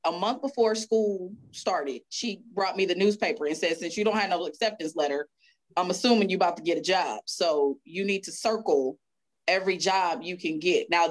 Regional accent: Oakland, California, United States; also born or lived in Richmond; coming from California, apparently lived a very sheltered life. So growing up in Oakland and Richmond, and here I go, I'm going to go to college in Alabama

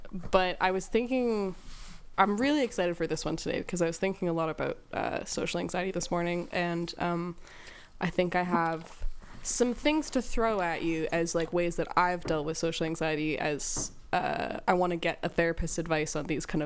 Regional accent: Canada; accent: Canadian; because I'm here with my Canadian accent.

